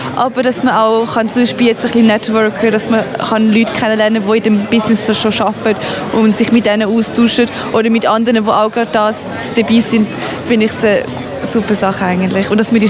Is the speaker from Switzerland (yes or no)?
yes; Switzerland; weil ich bin da in der Schweiz geboren und aufgewachsen.